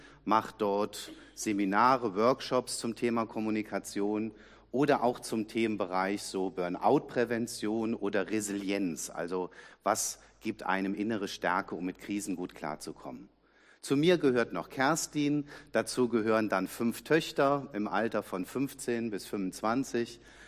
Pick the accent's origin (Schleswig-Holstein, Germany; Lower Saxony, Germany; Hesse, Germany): Hesse, Germany; Nidderau; ich komme aus Nidderau, das ist so nördliches Rhein-Main-Gebiet